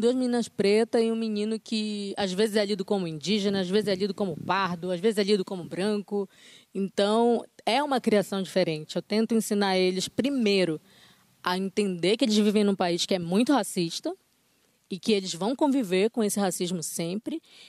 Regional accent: Belém, Pará, Brazil; Eu falo, ah, a gente é de Belém do Pará

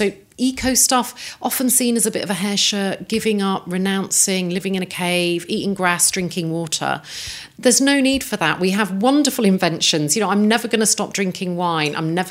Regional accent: Coventry, West Midlands, United Kingdom; And I grew up in Coventry, which is a car-making city, at a time when all the car factories were being shut down.

